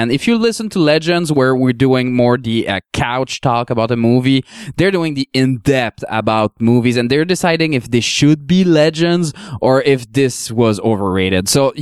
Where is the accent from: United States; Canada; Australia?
Canada; I'm Canadian and I know that.